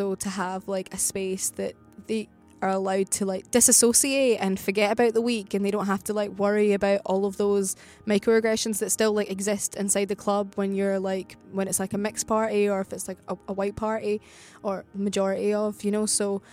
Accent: Glasgow, Scotland, United Kingdom; And me, you know, I'm just Glaswegian and I'm kind of all about banter

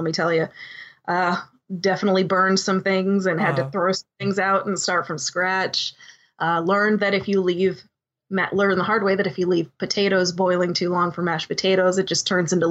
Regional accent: Wakefield, Massachusetts, United States; I had bartended in my hometown. Well, not where I was born, but where I grew up in Wakefield, Massachusetts.

